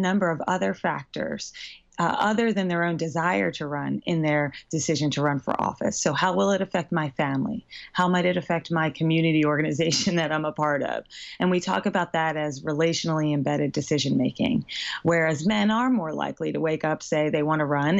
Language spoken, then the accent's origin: English; Pennsylvania, United States; My home state of Pennsylvania has no women in Congress today.